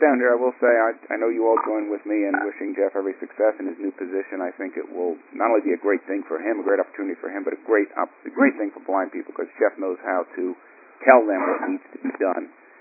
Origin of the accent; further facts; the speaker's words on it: Ireland; though I would come by it honestly being Irish, although I haven't had anything to drink